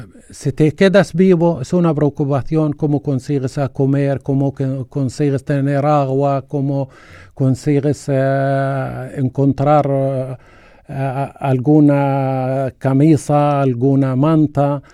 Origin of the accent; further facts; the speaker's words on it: Gaza Strip, Palestine; mis padres se fueron echados de mi pueblo en el 48, fueron echados a Gaza. En el 77 fuera también ocupada la franja de Gaza, entonces éramos refugiados, y dentro de este refugio otra vez refugiados